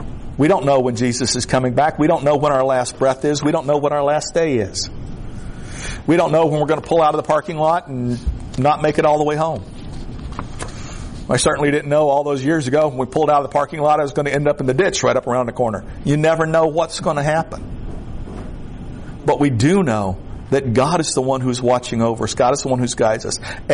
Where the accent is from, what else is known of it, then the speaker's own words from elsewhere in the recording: the South, United States; Remember, I'm from the South, okay?